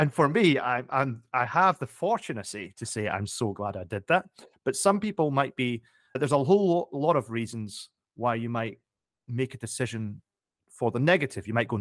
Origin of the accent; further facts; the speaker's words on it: Edinburgh, Scotland, United Kingdom; also born or lived in Glasgow; I'm Scottish. I grew up in Edinburgh. I also lived in Glasgow for a while, but lived in Edinburgh.